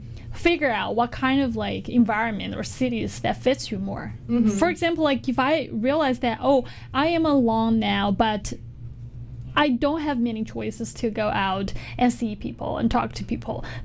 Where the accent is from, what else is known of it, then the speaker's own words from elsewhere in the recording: Chengdu, Sichuan, China; I also love to like spend some time living in my hometown in Chengdu, China, or other places in China